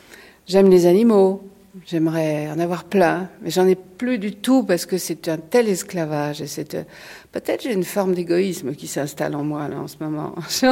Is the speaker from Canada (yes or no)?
no; Normandy, France; also born or lived in Brittany; now in Paris, France; Je suis née en Bretagne, je suis tout à fait française, en Bretagne, élevée en Normandie, et je suis venue à Paris tout de suite après la guerre, après la libération en 1944.